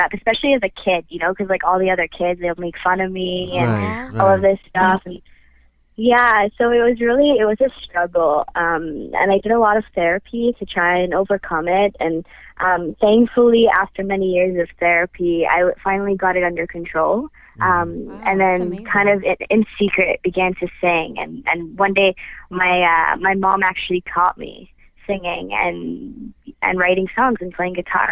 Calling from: Montreal, Quebec, Canada; I'm calling from Montreal.

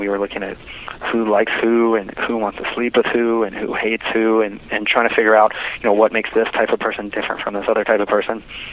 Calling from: New York City, New York, United States; I'm in Midtown Manhattan.

